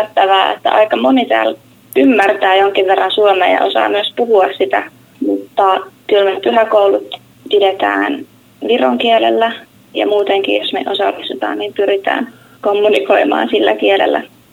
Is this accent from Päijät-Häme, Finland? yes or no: yes; Lahti, Päijät-Häme, Finland; now in Tallinn, Estonia; mä oon kotoisin Lahdesta ja tällä hetkellä vietän välivuotta ja oon Tallinnassa harjoittelussa.